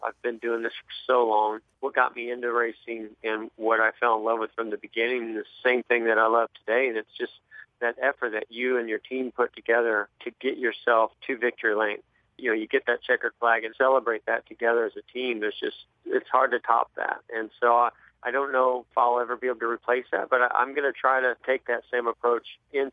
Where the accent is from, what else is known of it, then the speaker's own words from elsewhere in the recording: California, United States; I wasn't from North Carolina or the Southeast. I came from California, came through the open wheel ranks.